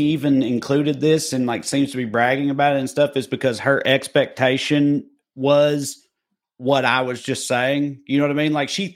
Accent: Salina, Kansas, United States; I grew up in town in Salina.

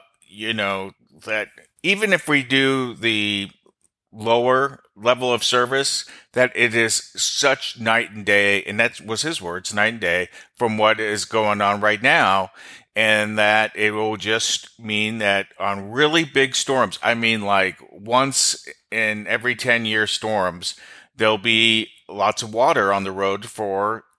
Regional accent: Arizona, United States; Yeah. Yeah. I grew up in Arizona. No such luck.

